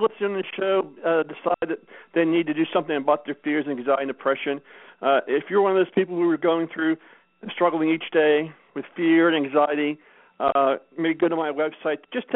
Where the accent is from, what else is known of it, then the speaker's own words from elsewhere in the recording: Pittsburgh, Pennsylvania, United States; I'm more of a Steelers fan because I'm from Pittsburgh.